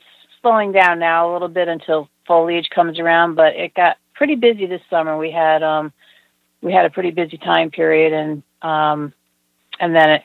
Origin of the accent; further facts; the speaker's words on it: Vermont, United States; Yeah, I grew up in Vermont, so to me, this is a second home.